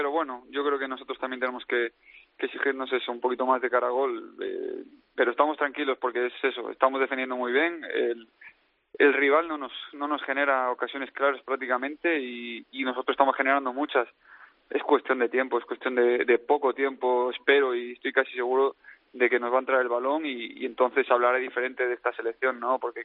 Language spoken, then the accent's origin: Spanish; Spain